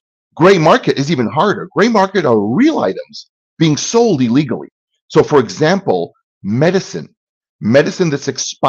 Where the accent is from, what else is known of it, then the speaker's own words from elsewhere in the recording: Israel; English is a second language; moved away as an adult; now in United States; Well, I am originally from Israel. I came to the United States almost 26 years ago this summer.